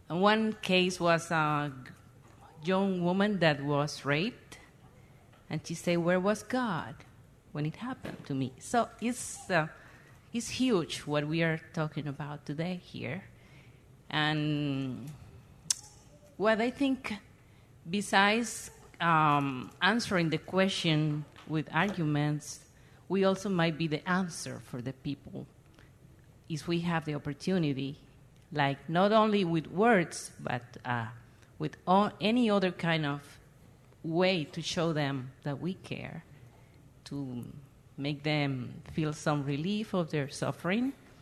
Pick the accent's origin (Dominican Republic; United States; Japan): Dominican Republic; I am from the Dominican Republic in the Caribbean.